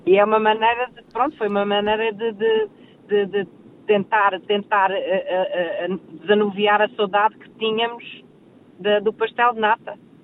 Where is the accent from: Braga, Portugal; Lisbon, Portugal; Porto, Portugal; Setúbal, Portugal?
Lisbon, Portugal; moved away as an adult; also born or lived in Mozambique; now in Australia; eu nasci em Moçambique, mas vivi em Lisboa.